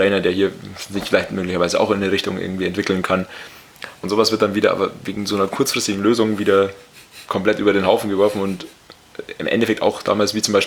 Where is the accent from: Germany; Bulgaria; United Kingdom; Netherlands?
United Kingdom; Scotland; Ich habe das jetzt auch nach meinem besten Wissen als Schotte.